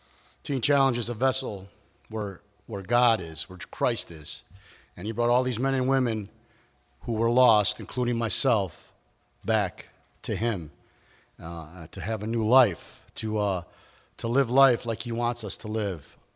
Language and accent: English; Kenosha, Wisconsin, United States; it didn't take long before I went back home. I'm from Kenosha.